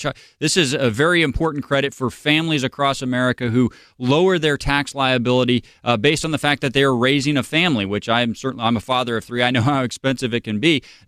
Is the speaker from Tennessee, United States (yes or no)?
no; Illinois, United States; calling from my home state of Illinois on line 2.